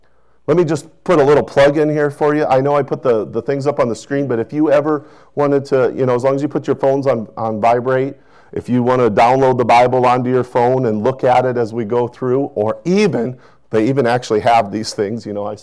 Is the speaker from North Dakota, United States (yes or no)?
yes; North Dakota, United States; There was a tree in front of my house that I grew up in North Dakota.